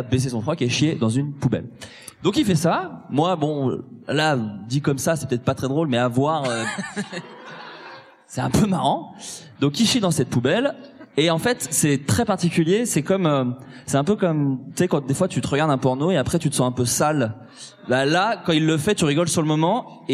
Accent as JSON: {"language": "French", "region": "Bourgogne-Franche-Comté", "country": "France", "tie": "born or raised there", "said": "Ça par contre, moi j'ai grandi en Bourgogne."}